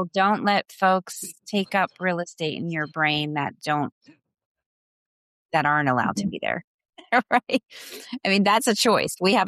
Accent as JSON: {"language": "English", "region": "Northeast", "country": "United States", "lives_now": "Wilmington, United States", "said": "And we're from the Northeast, so like we very much miss the snow for fun times, not to live in."}